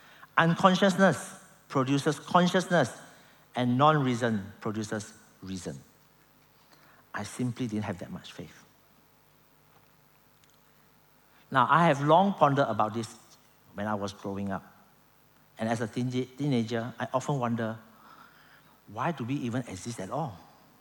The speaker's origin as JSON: {"language": "English", "region": "Malacca", "country": "Malaysia", "said": "since I'm from Malacca, I get a chance to go to the oldest temple in Malaysia, right?"}